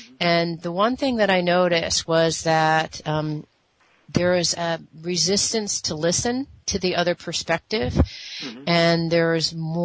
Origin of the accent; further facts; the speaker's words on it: United States; I could tell you as an American, I go into a state of denial.